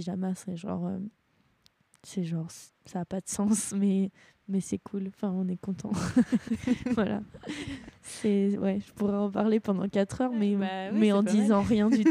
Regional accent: France; Vu qu'on est français en plus, ça aurait du sens.

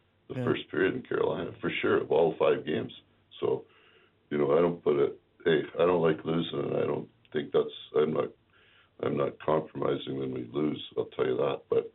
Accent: Alberta, Canada; Yeah, I'm from Alberta. I speak perfect English.

